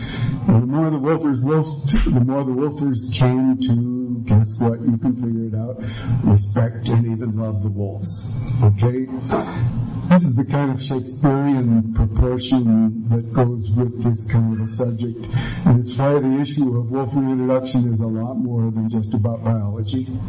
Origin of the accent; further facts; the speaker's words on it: Cortez, Colorado, United States; I'm from Cortez, and a rancher there.